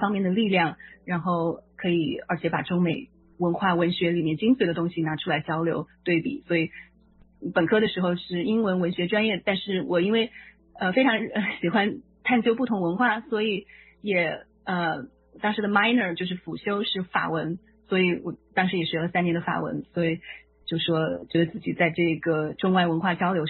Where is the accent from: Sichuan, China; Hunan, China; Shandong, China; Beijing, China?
Sichuan, China; Chengdu; 我爸爸妈妈也是从我的老家四川成都赶到美国的学校大学来参加我的毕业典礼